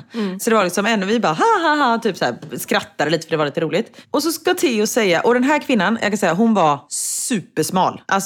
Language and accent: Swedish; Sweden; för jag var så här nu när jag var hemma i Sverige i vintras och spelade in Bäst i test